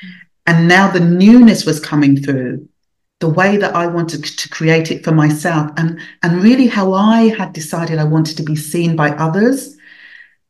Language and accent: English; Nigeria; I'm Nigerian, and da da da. And I just thought, oh my gosh, I don't want him to know I'm Nigerian, because he's going to ask me something in my language and I'm not going to understand